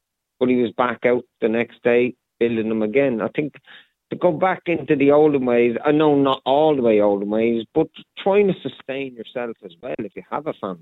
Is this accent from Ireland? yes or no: yes; Ulster, Ireland; born there; Even, look, I moved, obviously, I was born in Donegal, so I'm kind of used to it.